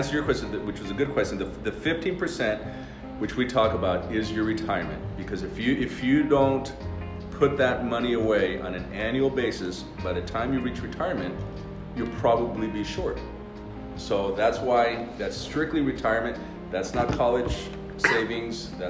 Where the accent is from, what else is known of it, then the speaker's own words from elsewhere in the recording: United States; I don't follow soccer, I'm American.